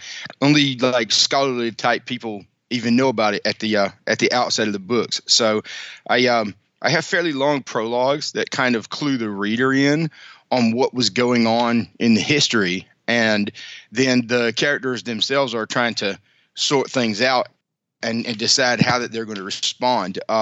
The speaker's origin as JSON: {"language": "English", "town": "Woodbury", "region": "Georgia", "country": "United States", "tie": "born there", "said": "I tell everybody that I was born in Woodbury, Georgia, and I've been on watch for zombies ever since."}